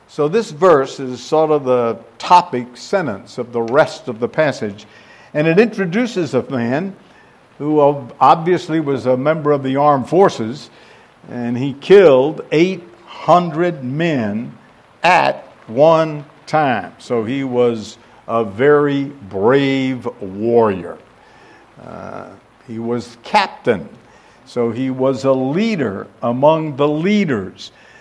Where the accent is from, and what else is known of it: the South, United States; born or raised there